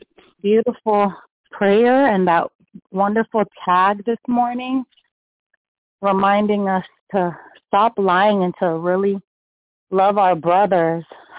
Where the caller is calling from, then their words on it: Snellville, Georgia, United States; I'm calling from Snellville, Georgia.